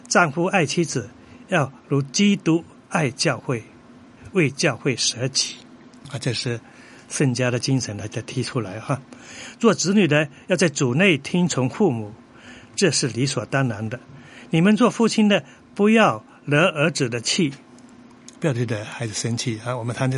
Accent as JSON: {"language": "Chinese", "country": "Taiwan", "accent": "Taiwanese", "said": "我们台湾话讲的把人给干西北料"}